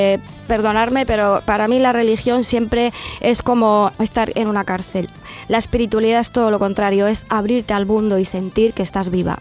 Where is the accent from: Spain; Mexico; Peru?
Spain; Orihuela, Valencian Community; born there; moved away as an adult; now in Madrid, Spain; Sí, nací en Orihuela.